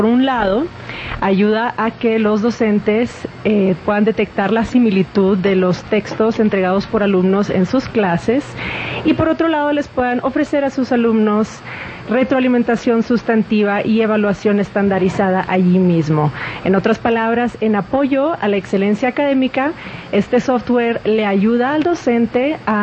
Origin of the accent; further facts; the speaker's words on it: Monterrey, Nuevo León, Mexico; born there; now in Mexico City, Mexico; del norte de México en realidad, porque bueno, yo nací en Monterrey, de ahí viene el acento, pero radico en la Ciudad de México actualmente.